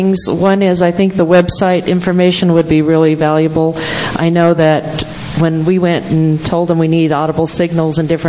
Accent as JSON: {"language": "English", "town": "Merced", "region": "California", "country": "United States", "said": "from Merced. Merced has the notoriety of being one of the worst pedestrian safety cities in the whole country."}